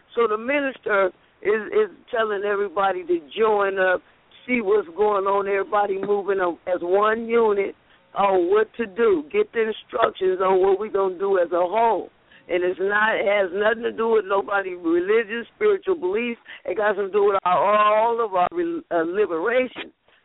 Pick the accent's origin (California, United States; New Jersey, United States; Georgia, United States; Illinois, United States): California, United States; Richmond; Hello from San Francisco. I'm from the Bay Area, Richmond, California.